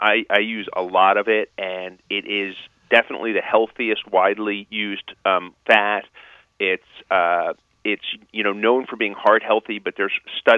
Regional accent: New York, United States; I grew up in New York, you know, bagels and lox, very important part of the weekend.

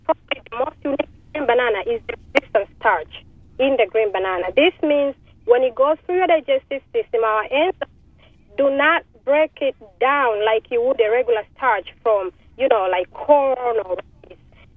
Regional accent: Tanzania; moved away; Originally, I'm from Africa, where the Kilimanjaro Mountain is, the country of Tanzania.

